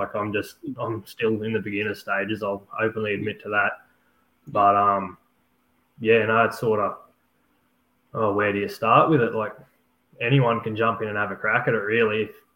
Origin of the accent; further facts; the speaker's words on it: Roma, Queensland, Australia; Southwest Queensland, sort of home in Roma for a fair while, but float around a little bit and picked up country sort of here, there and everywhere. So, yeah, Roma's home to me.